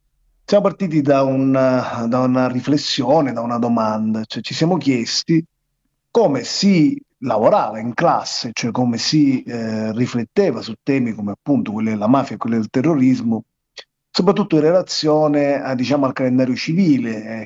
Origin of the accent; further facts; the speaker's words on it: Catania, Sicily, Italy; per la realtà catanese, essendo io catanese